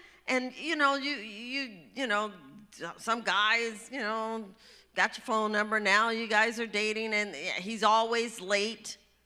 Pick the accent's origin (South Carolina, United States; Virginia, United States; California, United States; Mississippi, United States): California, United States; Richmond; also born or lived in Washington; because I grew up basically in California. And then we moved to Washington, then we moved back to California, the Bay Area. It was pretty rough, the neighborhood that I lived in. So it was just outside of Berkeley. We had Berkeley, Oakland, and I lived in Richmond.